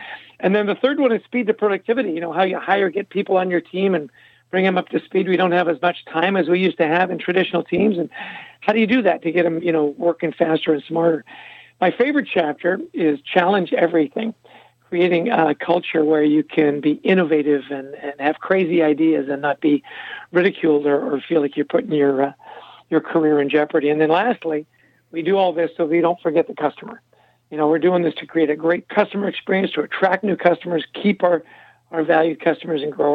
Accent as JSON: {"language": "English", "country": "Canada", "said": "or I'm Canadian, we would say Gen Z."}